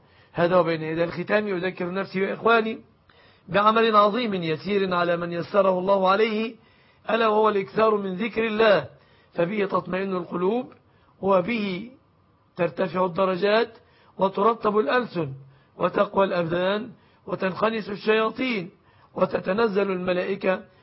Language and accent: Arabic; Egypt; بلادنا مصر